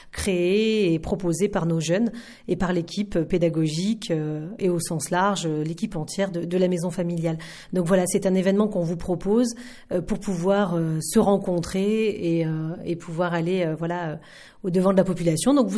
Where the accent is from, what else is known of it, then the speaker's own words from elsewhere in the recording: Bressieux, Auvergne-Rhône-Alpes, France; moi je suis de la Bièvre, plus exactement, donc depuis toujours, puisque je suis originaire, de la région de Bressieux